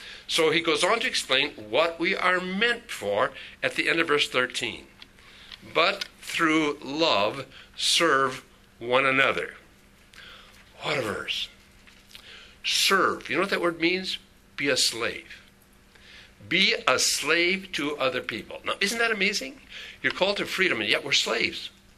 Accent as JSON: {"language": "English", "town": "Hinckley", "region": "Minnesota", "country": "United States", "tie": "born or raised there", "said": "Remember, I grew up in Hinckley, Minnesota, where the men are men and pansies are flowers, the women are slightly above average. That's where I grew up."}